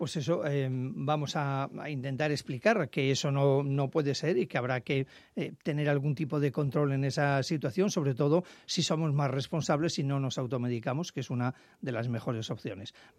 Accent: Spain; cómo somos los españoles y de nuestros horarios que distan mucho de los centroeuropeos.

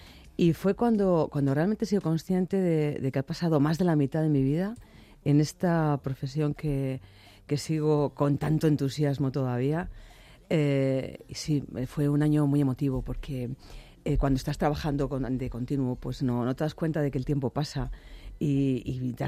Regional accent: Salamanca, Castile and León, Spain; realmente me encanta mi tierra, es algo que se plasma en todas las colecciones que hago, en todo mi diseño, esa sobriedad, esa elegancia que tiene Castilla y León, que tiene Salamanca, pues la llevo conmigo.

